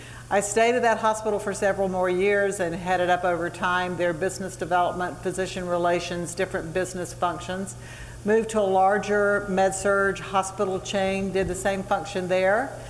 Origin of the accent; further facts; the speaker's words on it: the South, United States; that I was raised in the South, and by very traditional parents